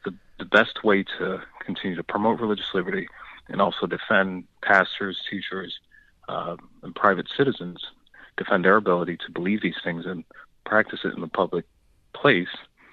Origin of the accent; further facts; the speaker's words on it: Massachusetts, United States; I grew up in Massachusetts, about 40 minutes from Plymouth Rock.